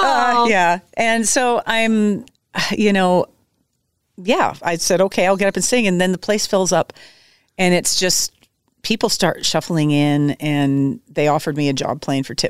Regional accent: Medicine Hat, Alberta, Canada; when I was growing up in Medicine Hat, Alberta, I was fascinated with Nashville

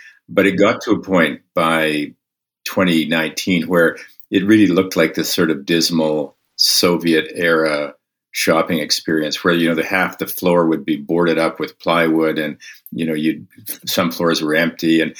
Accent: Winnipeg, Manitoba, Canada; I grew up in Winnipeg, and those were the two stores that virtually everyone went to.

